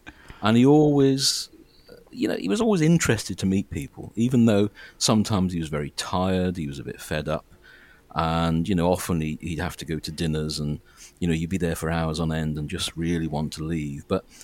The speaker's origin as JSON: {"language": "English", "region": "Wales", "country": "United Kingdom", "said": "You know, I'm Welsh, he was Welsh."}